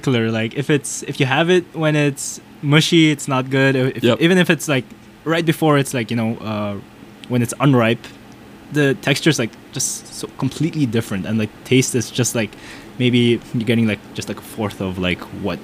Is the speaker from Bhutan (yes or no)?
yes; Bhutan; I'm a senior at Tufts. I hail from Bhutan, the Kingdom of Bhutan.